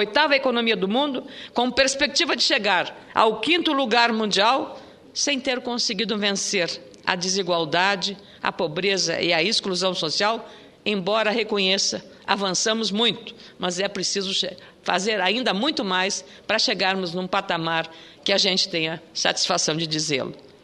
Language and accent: Portuguese; Lagoa Vermelha, Rio Grande do Sul, Brazil; no sábado em Lagoa Vermelha, na minha terra, 1.000 pessoas estavam lá.